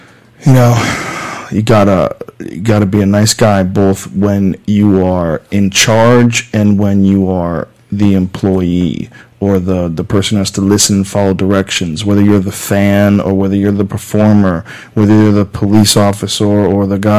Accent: New Jersey, United States; born there; I just got a way better roll of the dice and I was born in New Jersey.

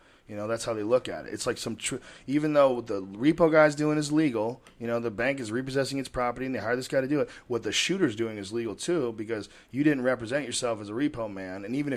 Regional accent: Boston, Massachusetts, United States; accent: Boston; I grew up in Boston, and it was Whitey Bulger, that guy who just got busted.

